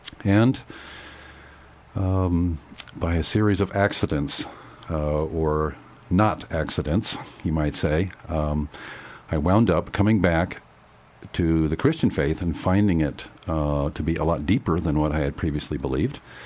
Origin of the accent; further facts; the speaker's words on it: Ohio, United States; I grew up in the Episcopal Church, and like a lot of young people in the 60s, I really didn't like it very much. This is in Ohio, and we went to a country club church that was literally across the street from the country club.